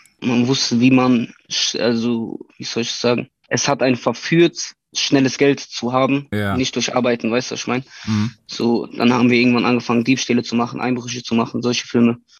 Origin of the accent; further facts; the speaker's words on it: Freiburg, Baden-Württemberg, Germany; ich bin in dem Stadtteil Weingarten aufgewachsen. Sehr, so ein bisschen im Rand von, also ist noch Freiburg, aber so ein bisschen nicht außerhalb von Freiburg, sondern an der Grenze von Freiburg.